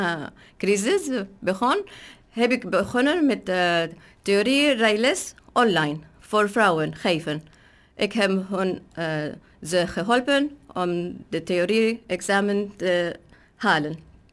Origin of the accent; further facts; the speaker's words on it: Syria; Dutch is a second language; moved away as an adult; now in Netherlands; Ik ben tandtechnicus. Ik kom uit Syrië.